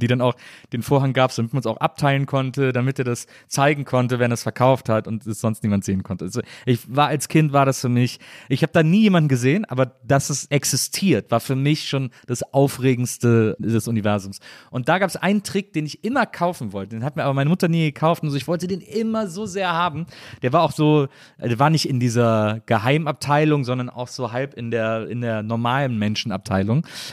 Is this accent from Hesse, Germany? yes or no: no; Cologne, North Rhine-Westphalia, Germany; ich komme ja aus Köln und da gab es damals einen Laden, der hieß Zauberkönig.